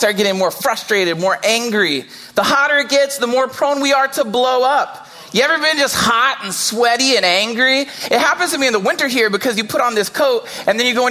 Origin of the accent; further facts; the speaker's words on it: New Jersey, United States; I moved here from New Jersey, and so I didn't even really want to do this.